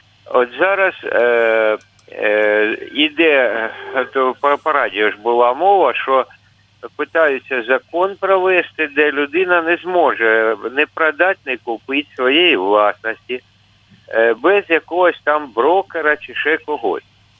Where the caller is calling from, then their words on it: Kyiv Oblast, Ukraine; Я з Київської області, Борисівський район.